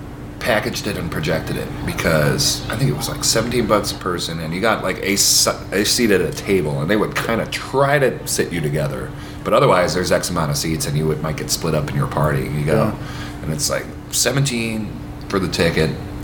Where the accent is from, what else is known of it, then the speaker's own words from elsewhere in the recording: St. Louis, Missouri, United States; I was nice, because I'm from St. Louis, and we got courtesy.